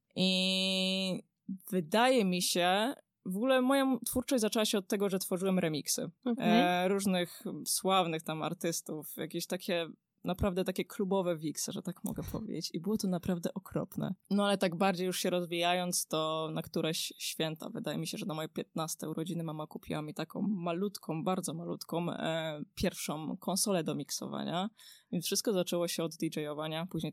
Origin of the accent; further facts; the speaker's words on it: Zabrze, Silesian Voivodeship, Poland; now in Gliwice, Poland; Jestem muzykiem z Zabrza, aktualnie mieszkam w Gliwicach, ale jestem rodowitym Ślązakiem, więc stamtąd jestem.